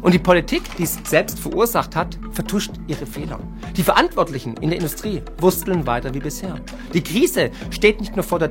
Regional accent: Baden-Württemberg, Germany; accent: Swabian; ich bin Schwabe. Hier, jetzt aktuell, bin ich in Schondorf, in der Geburtsstadt von Gottlieb Daimler, dem Gründer von Mercedes-Benz.

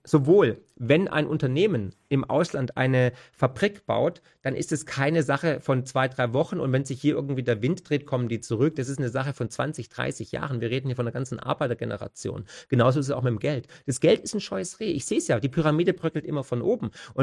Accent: Baden-Württemberg, Germany; Ich bin ja aus dem Autoländle Baden-Württemberg. Ne? Ich bin ja mit Daimler groß geworden und bin ja sogar noch Häuslebauer.

